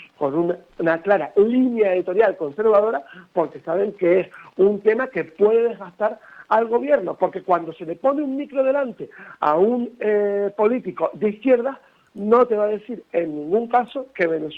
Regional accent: Canary Islands, Spain; Porque soy canario y porque en Canarias viven muchísimos venezolanos

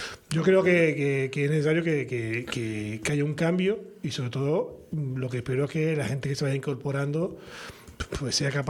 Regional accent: Canary Islands, Spain; los canarios somos españoles

